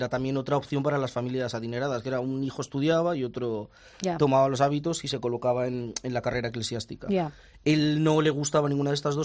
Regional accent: León, Castile and León, Spain; en mi tierra, en León

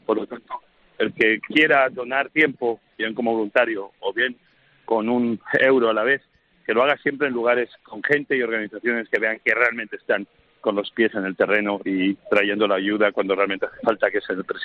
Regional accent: United States; Spanish is a second language; al igual yo como americano, que también soy muy orgulloso

